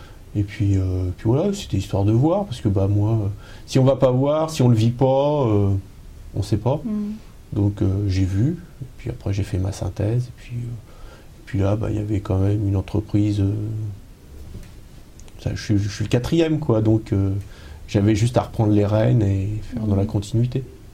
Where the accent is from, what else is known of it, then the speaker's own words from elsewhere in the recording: Orléans, Centre-Val de Loire, France; now in Chessy, France; Vu que j'ai 40 ans, donc je suis un pur souche. Mmh. Voilà, je suis né à Orléans et ça va faire juste 4 ans maintenant que j'ai migré vers Chessy.